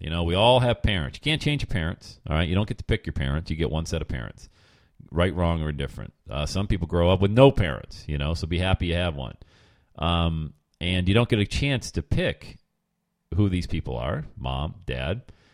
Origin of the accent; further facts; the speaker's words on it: Bradford, Pennsylvania, United States; Back when I was growing up in Bradford, Pennsylvania, being raised the youngest of 8 kids with my mom